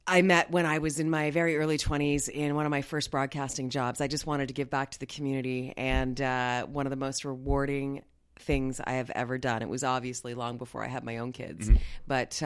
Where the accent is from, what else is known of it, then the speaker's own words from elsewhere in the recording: Fredericton, New Brunswick, Canada; Born and raised in the Maritimes.